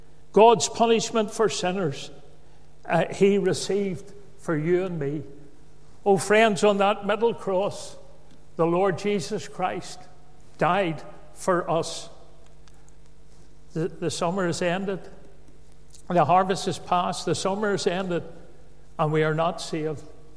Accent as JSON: {"language": "English", "town": "Belfast", "region": "Northern Ireland", "country": "United Kingdom", "tie": "born or raised there", "said": "As a young man, I was brought up in the Donegal Pass area of Belfast."}